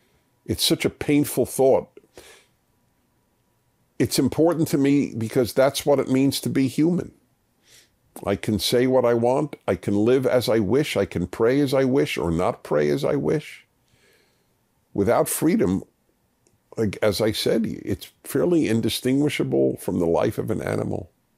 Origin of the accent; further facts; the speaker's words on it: United States; I am an American.